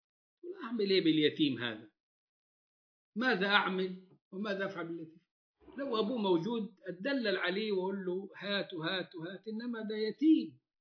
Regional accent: Egypt; وتسمع عنها ويعملوا لها فيلم عندنا في مصر

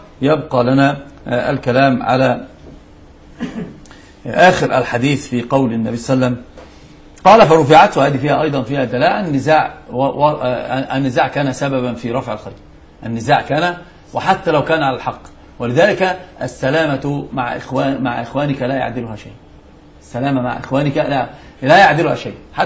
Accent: Egypt; يعني عندنا في مصر الحمد لله في إلف لأمر معين

